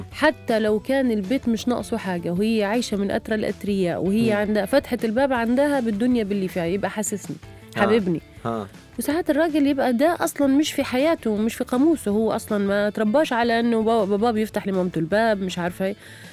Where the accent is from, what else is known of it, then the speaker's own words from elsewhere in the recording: Libya; على الماير احنا نقول في ليبيا